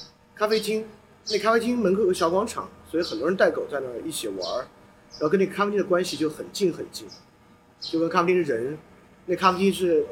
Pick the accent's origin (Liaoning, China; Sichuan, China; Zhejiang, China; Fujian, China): Sichuan, China; 就是我小时候在四川那种